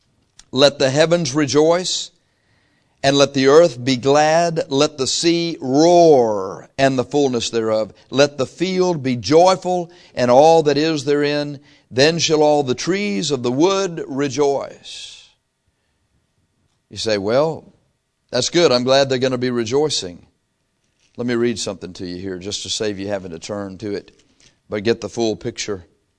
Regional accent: the South, United States; this was the victory song for the Union, and I'm from the South.

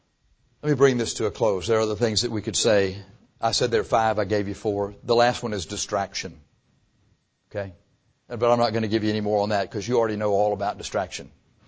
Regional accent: Texas, United States; We don't know anything about redwood trees down here. We're from Texas.

